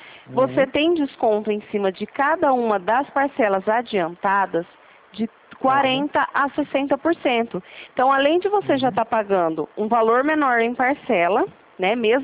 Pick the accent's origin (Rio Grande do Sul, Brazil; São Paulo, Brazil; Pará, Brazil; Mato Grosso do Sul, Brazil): São Paulo, Brazil; Presidente Prudente; Eu sou aqui de Presidente Prudente.